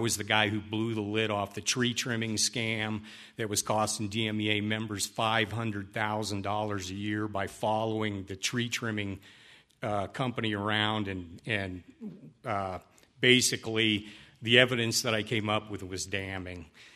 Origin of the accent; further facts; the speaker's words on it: Colorado, United States; born there; My background, I was born in Colorado.